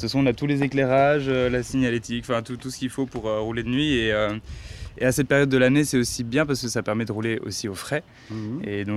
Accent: Besançon, Bourgogne-Franche-Comté, France; J'ai grandi à Besançon et j'ai passé beaucoup de vacances dans plein de régions qu'on a traversées.

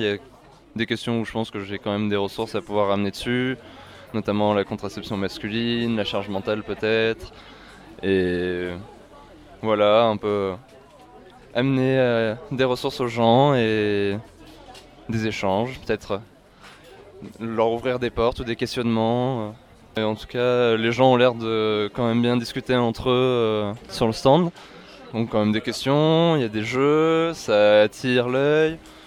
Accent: Grenoble, Auvergne-Rhône-Alpes, France; Je viens de Grenoble

